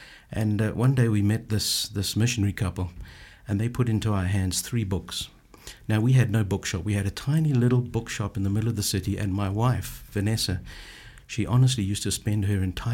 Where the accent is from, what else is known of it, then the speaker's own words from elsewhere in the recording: Zimbabwe; accent: Zimbabwean; now in United States; My accent is from Zimbabwe in Africa. I'm British. I'm now American.